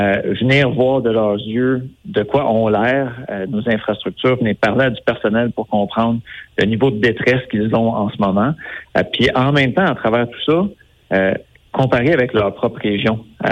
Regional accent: Quebec, Canada; si on se déplace dans les régions de l'Outaouais, c'est-à-dire chez vous, chez nous dans le Pontiac ou dans Papineau

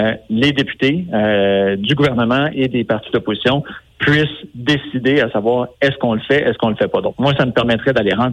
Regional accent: Quebec, Canada; si on se déplace dans les régions de l'Outaouais, c'est-à-dire chez vous, chez nous dans le Pontiac ou dans Papineau

